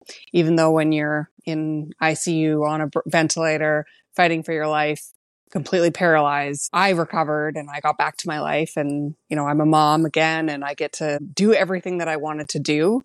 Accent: Edmonton, Alberta, Canada; I am from Edmonton, Alberta.

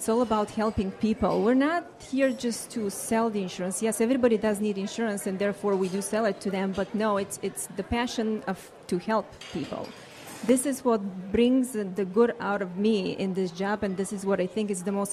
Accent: Bulgaria; English is a second language; moved away as an adult; now in United States; I am from Bulgaria.

